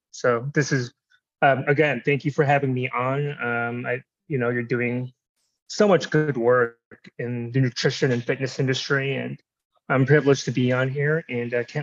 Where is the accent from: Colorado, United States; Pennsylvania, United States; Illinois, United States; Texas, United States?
Illinois, United States; Chicago; also born or lived in Boston; I'm a personal trainer and coach. I was born and raised in Chicago. I was schooled out east in Boston.